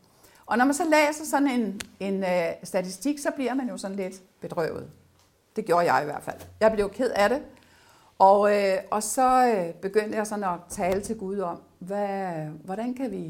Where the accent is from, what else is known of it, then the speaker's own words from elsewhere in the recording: Næstved, Zealand, Denmark; jeg kommer jo over fra Næstved